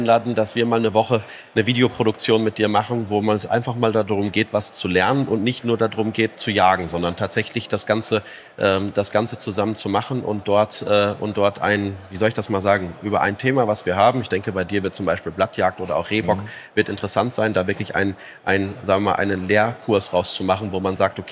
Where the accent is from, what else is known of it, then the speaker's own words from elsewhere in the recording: Witten, North Rhine-Westphalia, Germany; ich komme ja aus Witten, also direkt 15 Kilometer weiter.